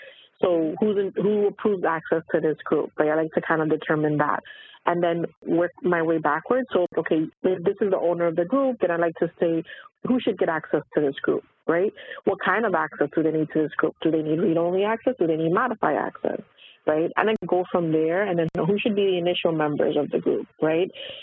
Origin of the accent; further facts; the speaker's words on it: New York City, New York, United States; When I came back home from university, I'm originally from New York City.